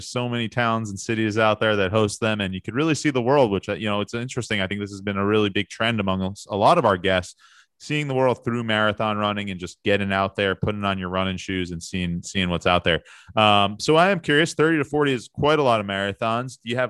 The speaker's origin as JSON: {"language": "English", "town": "Plainview", "region": "New York", "country": "United States", "said": "I'm from Plainview originally. So right nearby."}